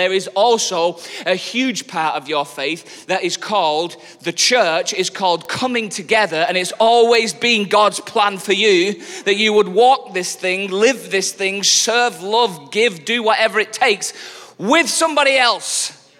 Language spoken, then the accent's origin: English; the north of England, United Kingdom; it's also significant to me as a Northerner